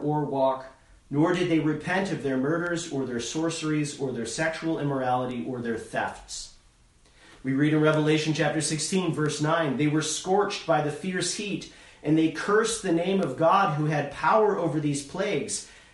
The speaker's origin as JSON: {"language": "English", "region": "New York", "country": "United States", "said": "And I can say that because I'm from New York."}